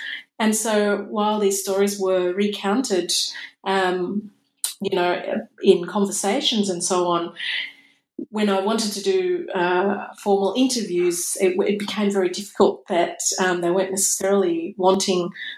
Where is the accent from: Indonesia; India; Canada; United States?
Indonesia; which I used to hear when I was growing up in Indonesia again.